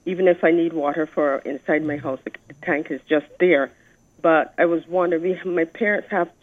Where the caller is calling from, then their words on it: Boscobel, Saint Peter, Barbados; I'm from Bosco Bell.